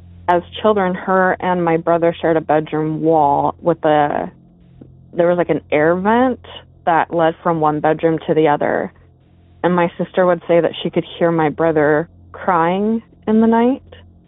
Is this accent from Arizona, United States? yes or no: yes; Arizona, United States; So I grew up in Arizona. My parents purchased a new build home in the early 90s.